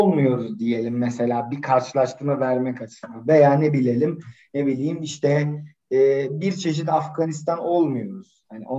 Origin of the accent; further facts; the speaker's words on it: Elazığ, Turkey; Ben Elazığlıyım aslen. Benim doğduğum topraklar Türkiye'nin parçası olmazdı.